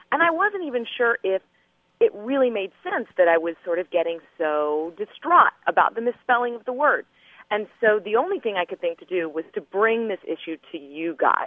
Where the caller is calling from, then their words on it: Dallas, Texas, United States; I'm calling from Dallas